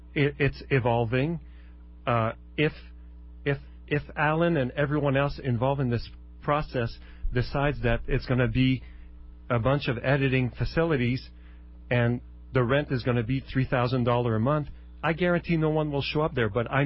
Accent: Montreal, Quebec, Canada; also born or lived in Los Angeles; now in Kauai, United States; It's funny because I come from a big city. So I was born in Montreal and lived in L.A. and worked in L.A., went back to Montreal.

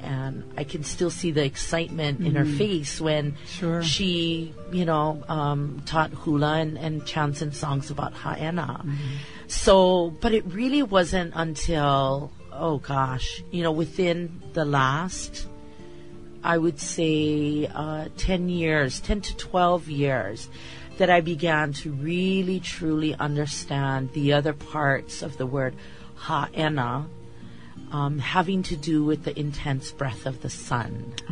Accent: Anahola, Hawaii, United States; I'm born and raised in Anahola, but coming out to Halele'a and Hanale, and especially to Haena, was always a treat with my grandparents.

